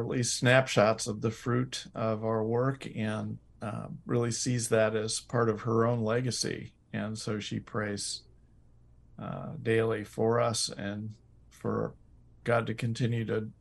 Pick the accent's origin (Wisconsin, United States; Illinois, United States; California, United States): Illinois, United States; Moline; I actually grew up in the heartland in Moline, Illinois, on the Mississippi River, western edge of Chicago. You could see Iowa from my house.